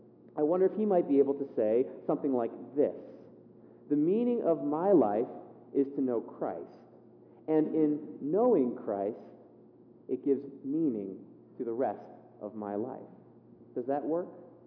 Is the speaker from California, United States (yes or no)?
yes; California, United States; When I was growing up in California, back with my clock radio, my church in the summertime would take a yearly mission trip down to the northern slums of Mexico, just outside of Tijuana.